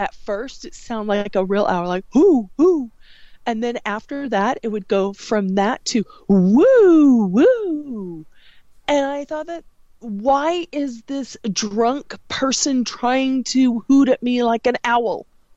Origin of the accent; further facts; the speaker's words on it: Provo, Utah, United States; born there; also born or lived in California / Mexico; I grew up in a lot of places, but I was born in Provo, Utah, and I was raised in a lot of places because my mom was a single mom and she liked moving around.